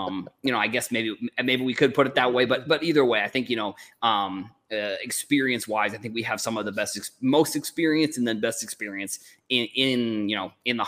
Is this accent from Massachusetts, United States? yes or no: yes; Massachusetts, United States; I remember, so I grew up on Cape Cod, and there used to be like a flea market.